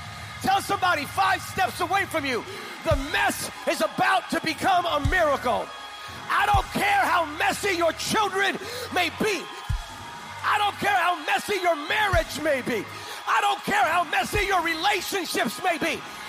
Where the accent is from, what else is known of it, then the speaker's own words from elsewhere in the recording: Bethlehem, Pennsylvania, United States; I attended Assembly of God Church in Allentown, Pennsylvania. I'm from Bethlehem, Pennsylvania. That's why I have a messianic complex.